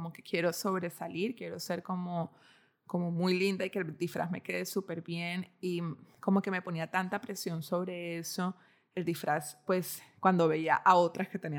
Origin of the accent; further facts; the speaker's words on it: Barranquilla, Atlántico, Colombia; pues yo crecí en Barranquilla